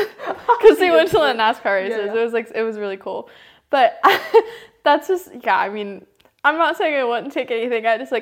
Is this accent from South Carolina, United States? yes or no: yes; South Carolina, United States; I grew up in South Carolina, so South Carolina and North Carolina in my personal opinion very different.